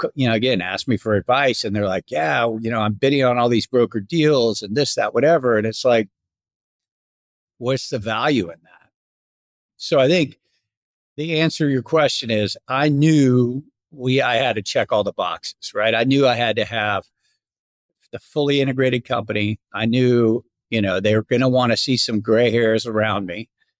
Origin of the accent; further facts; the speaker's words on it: Tampa, Florida, United States; I'm from Tampa, Florida. I didn't go to college.